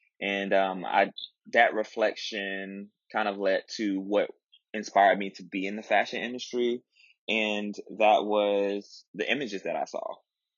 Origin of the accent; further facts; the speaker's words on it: Tuskegee, Alabama, United States; So I grew up in Alabama. I'm originally from Tuskegee, Alabama specifically. And I went to Tuskegee University. So I went to college in my hometown, stayed on campus.